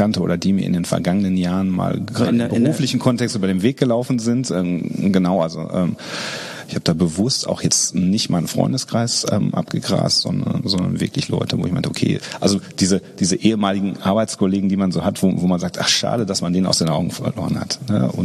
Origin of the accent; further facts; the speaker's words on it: Dortmund, North Rhine-Westphalia, Germany; Das jetzt ist natürlich meine Heimatstadt, da habe ich natürlich ein bisschen mehr Infos, aber dass Dortmund hat zum Beispiel einen viel höheren Grünflächenanteil als München.